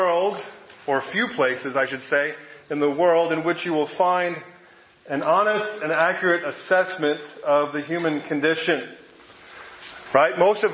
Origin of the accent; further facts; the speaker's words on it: New Jersey, United States; And I'm a bit biased, right? I'm from New Jersey.